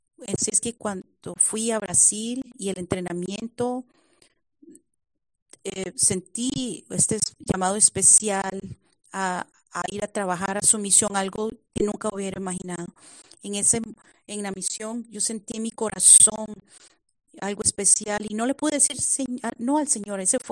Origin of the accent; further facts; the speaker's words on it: Ecuador; si Él puede llamar a una mujer ecuatoriana inesperada, sin experiencia